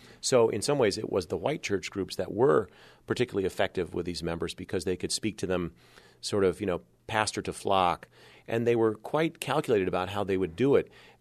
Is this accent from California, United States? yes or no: no; Macomb, Illinois, United States; Well, you know, I have to say I grew up in Macomb, and I don't know what the situation is like today